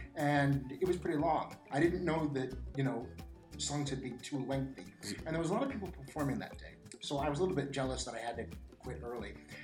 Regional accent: Castro Valley, California, United States; I'm from California, Castro Valley, California, anyway.

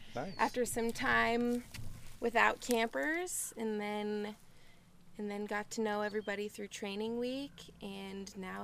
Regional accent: Manitou Springs, Colorado, United States; now in Truckee, United States; I'm originally from Manitou Springs, Colorado, but I presently live in Truckee, California, which is just north of Lake Tahoe.

